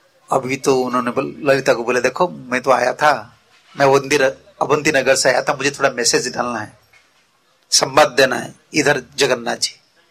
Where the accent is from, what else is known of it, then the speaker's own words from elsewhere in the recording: Odisha, India; Hindi is a second language; मेरा हिंदी इतना शुद्ध नहीं है, मैं उड़िया आदमी हूं